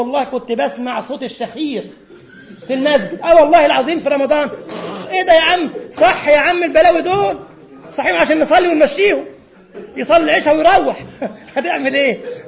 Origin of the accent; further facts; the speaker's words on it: Egypt; انما احنا عندنا في مصر اسمها فرخه عادي يعني.